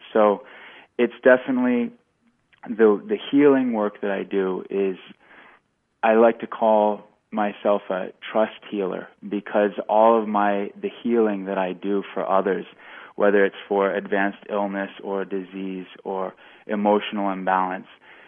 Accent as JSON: {"language": "English", "town": "Austin", "region": "Texas", "country": "United States", "tie": "born or raised there", "said": "I was raised in Austin and all around the country"}